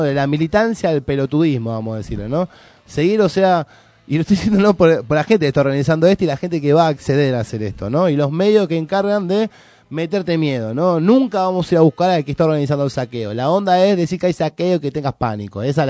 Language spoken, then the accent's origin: Spanish; Argentina; Somos los terribles argentinos, somos nuestros peor cánceres argentinos. Creo que el problema argentino son los que vivimos en Argentina.